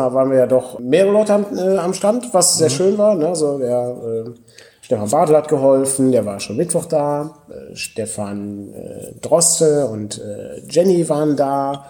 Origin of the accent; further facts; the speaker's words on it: Oberhausen, North Rhine-Westphalia, Germany; Ich komme aus Oberhausen, also fährt man ja 20 Minuten zu der Messe hin.